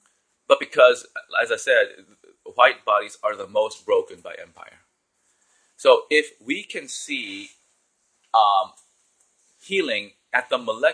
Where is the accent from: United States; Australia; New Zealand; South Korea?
South Korea; My home country of Korea is so fast, headlong going into neoliberal imperial ways.